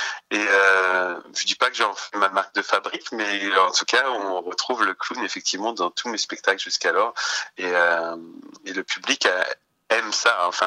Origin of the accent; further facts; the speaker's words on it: Hauts-de-France, France; j'ai grandi en milieu rural, j'ai senti que je n'avais pas été touché par la culture dans l'endroit où j'ai grandi, en Picardie